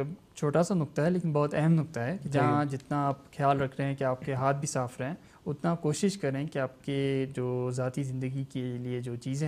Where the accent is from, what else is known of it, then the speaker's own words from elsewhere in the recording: Karachi, Sindh, Pakistan; میرا تعلق کیونکہ کراچی سے ہے